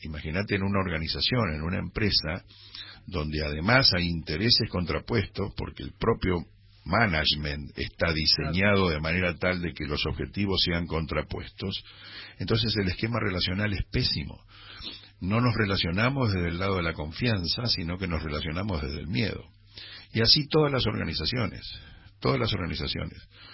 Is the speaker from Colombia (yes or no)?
no; Argentina; Observémonos como argentinos, o sea... es realmente desesperante, yo ya tengo 68 años